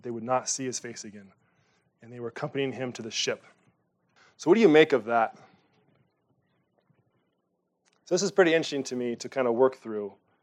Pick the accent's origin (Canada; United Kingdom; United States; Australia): United States; So there's this word that I feel like as an American, I detest it.